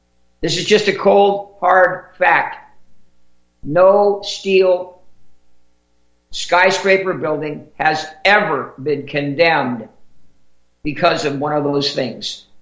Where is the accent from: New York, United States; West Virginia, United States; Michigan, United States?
New York, United States; Manhattan; born there; As a New Yorker, I guess because I was born in Manhattan, that makes me a New Yorker too, in some sense. Born at Flower Fifth Avenue Hospital, right there on Fifth Avenue.